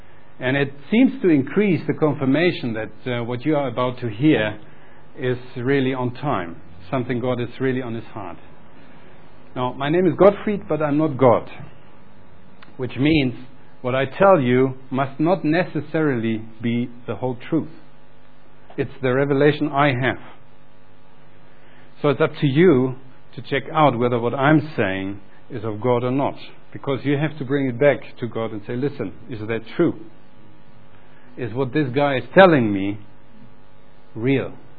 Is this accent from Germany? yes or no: yes; Germany; accent: German; English is a second language; I am German, you hear it probably with my accent, although I try to hide it.